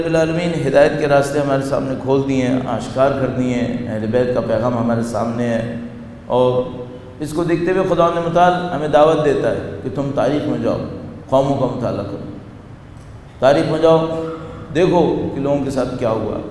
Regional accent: Pakistan; born there; میں یہاں مرنا چاہتا ہوں, پاکستان یہاں پیدا ہوا ہوں, یہیں مرنا چاہتا ہوں, یہاں قبر دیکھنا چاہتا ہوں اپنی.

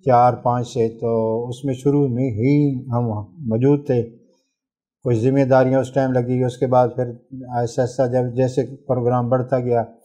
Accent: Punjab, Pakistan; born there; ضلع جھنگ میرا اور علاقہ جو ہے، گاؤں میرا جہاں پہ میری اصل پیدائش ہے، وہ ہے تتار کو۔ میں وہاں سے 2003 میں یہاں اس ادارے میں آیا ہوں،

